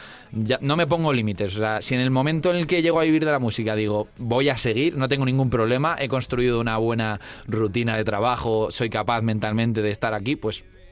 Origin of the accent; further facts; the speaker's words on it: Madrid, Community of Madrid, Spain; de madre vasca, pero yo soy madrileño. No soy gato totalmente, como dicen, ¿no? Que si tus dos padres no son madrileños, no es gato del todo.